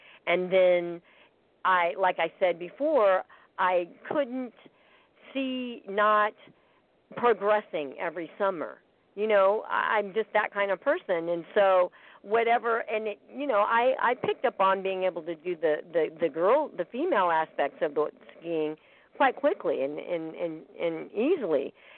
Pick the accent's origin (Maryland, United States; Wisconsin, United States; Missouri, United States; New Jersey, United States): Missouri, United States; I grew up in Missouri, so we got lots of those kind of sayings.